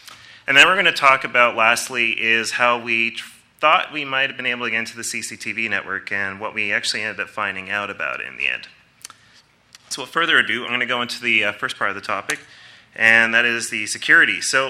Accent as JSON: {"language": "English", "town": "Vancouver", "region": "British Columbia", "country": "Canada", "said": "I am from Vancouver, as someone else is too."}